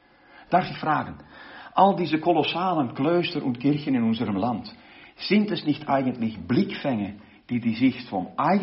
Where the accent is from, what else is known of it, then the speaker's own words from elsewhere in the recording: Rotterdam, South Holland, Netherlands; German is a second language; Ich war in meinem Urlaub auch einen Tag in meiner Heimatstadt Rotterdam.